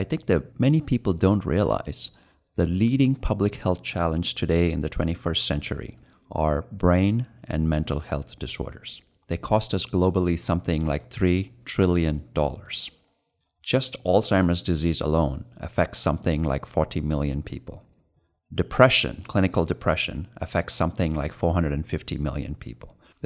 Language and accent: English; India; And I'm an Indian growing up in India.